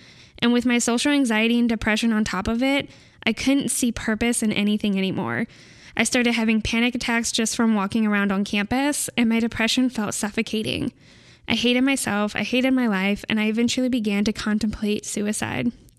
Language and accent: English; California, United States; now in Utah, United States; I'm from Southern California. I'm attending school right now in Utah